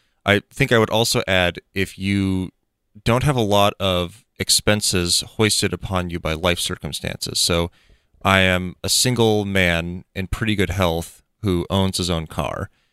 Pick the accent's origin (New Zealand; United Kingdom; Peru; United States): United States; Federal Way, Washington; I grew up in Federal Way. I was born and raised there, and we had a home near the water, near Dumas Bay area.